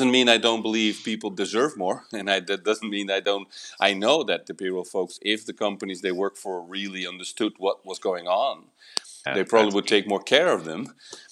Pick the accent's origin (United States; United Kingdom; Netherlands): Netherlands; English is a second language; I'm from the Netherlands, and I'm not sure, but I think we're one of the most most direct people considered in the whole world.